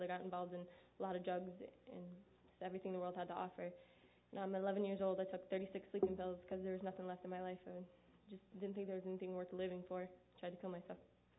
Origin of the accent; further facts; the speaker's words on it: Buffalo, New York, United States; I'm 17. I'm from Buffalo, New York. Been at the ranch now about 2.5 years.